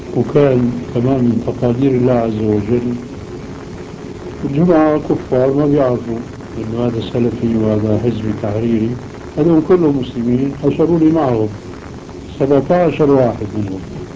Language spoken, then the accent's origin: Arabic; Aleppo, Aleppo Governorate, Syria; فهو بعث وانا من حلب